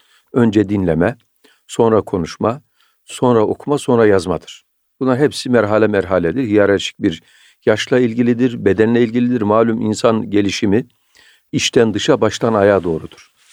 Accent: Ortaköy, Aksaray Province, Turkey; born there; Aksaray Ortaköy Devedamı köyünde doğdum. Konya'da üniversiteyi bitirdim.

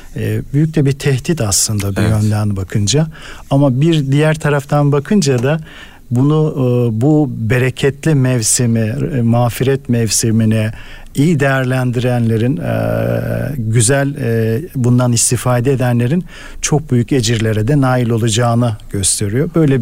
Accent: Bulancak, Giresun, Turkey; Memleket Giros'un Bulancak ilçesi Hacet köyünde dünyaya geldim.

